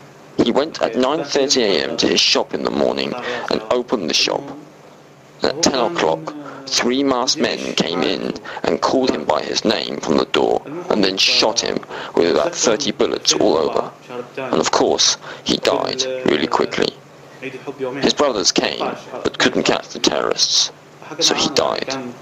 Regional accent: Iraq; But you know, we are the original Iraqis. We are from Iraq."

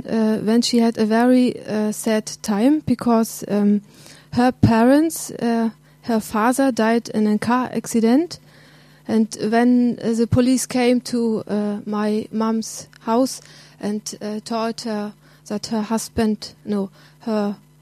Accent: East Germany, Germany; I grew up in East Germany. And East Germany was in those days under communism government.

